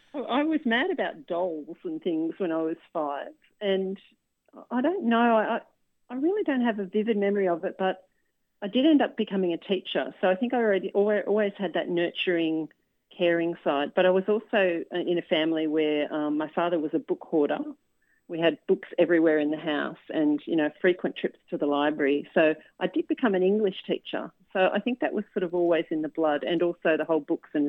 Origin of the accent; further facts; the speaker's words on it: Sydney, New South Wales, Australia; They usually have a bit of a city element as well because I grew up in Sydney.